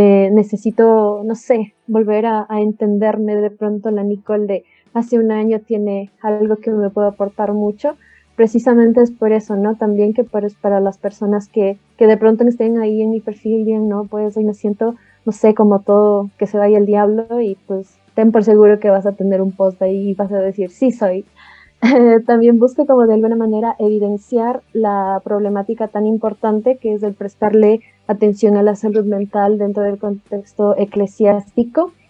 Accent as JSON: {"language": "Spanish", "country": "Ecuador", "said": "yo, pues, como dijo Ariel, soy de Ecuador. Tengo 23 años."}